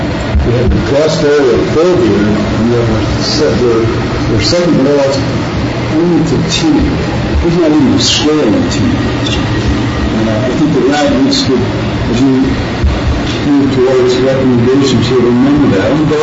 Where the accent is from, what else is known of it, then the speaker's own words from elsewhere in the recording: Roswell, United States; from Roswell.